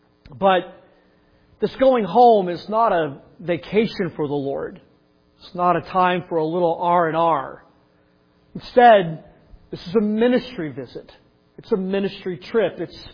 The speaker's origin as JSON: {"language": "English", "town": "Chicago", "region": "Illinois", "country": "United States", "tie": "born or raised there", "said": "Some of you, you grew up in someplace else, like Brenda and me. We grew up in Chicago."}